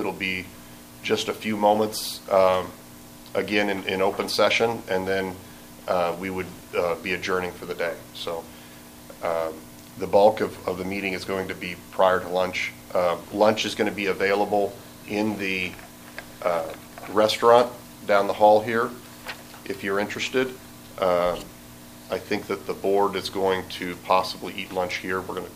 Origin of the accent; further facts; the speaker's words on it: Lincoln, Nebraska, United States; I represent the interests of the National Federation of the Blind of Nebraska, and I'm from Lincoln, Nebraska.